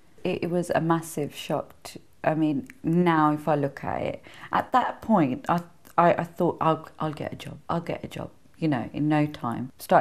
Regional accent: Peterborough, East of England, United Kingdom; born there; I was born in Peterborough.

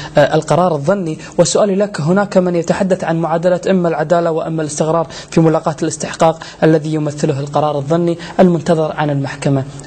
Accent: Kuwait; ننتقل إلى الموضوع الكويتي بما أن احنا قادمين من الكويت

